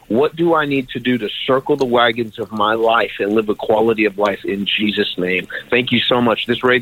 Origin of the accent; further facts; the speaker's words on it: Houston, Texas, United States; I'm from the Houston area, but I'm out here in Wallace, Texas, kind of at a treatment center.